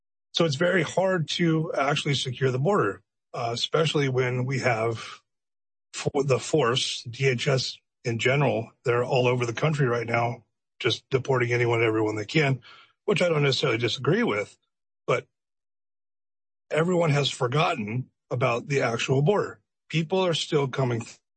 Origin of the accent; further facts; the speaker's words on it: San Diego, California, United States; So I'm from San Diego. I grew up here. The only time I left was for college and when I was in the army, and then I came right back This is my home. East County, East San Diego is my home.